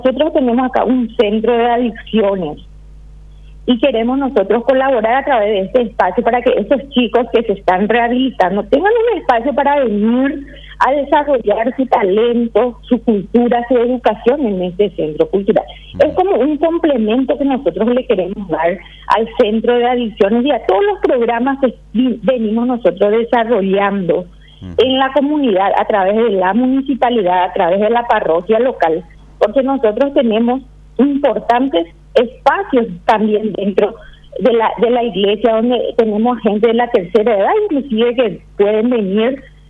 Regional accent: Paraguay; como ciudadana, como paraguaya

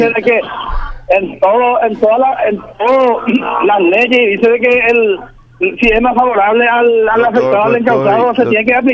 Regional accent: Paraguay; todos somos paraguayos

